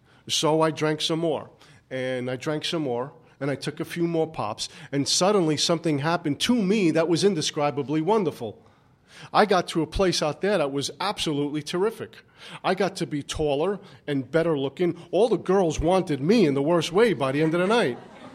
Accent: Brooklyn, New York, United States; born or raised there

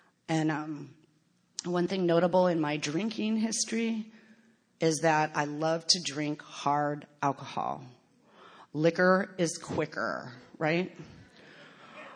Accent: Portland, Oregon, United States; I'm from Portland, Oregon. And doesn't snow a lot there

